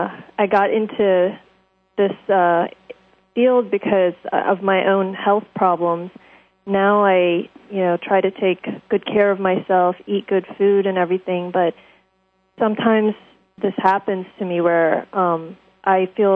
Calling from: Silver Spring, Maryland, United States; Silver Spring, Maryland.

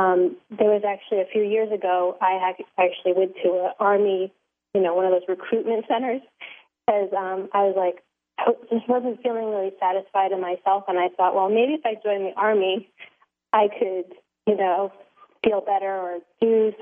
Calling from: New Jersey, United States; Hey, I'm calling in from New Jersey.

